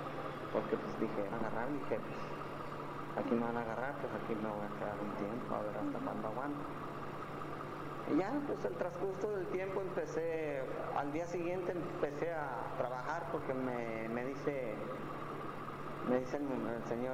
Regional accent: Tijuana, Baja California, Mexico; Sí, le digo, soy de aquí de Tijuana.

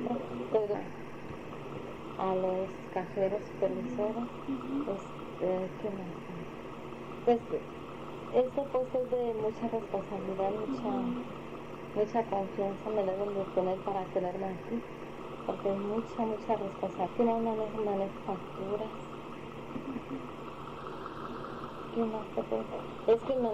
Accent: Zacapu, Michoacán, Mexico; now in Tijuana, Mexico; Soy de Zacapu, Michoacán.

